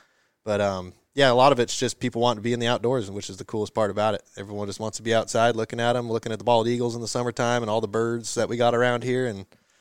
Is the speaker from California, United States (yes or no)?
yes; California, United States; Like I said, I'm from California. We got deer hunting in California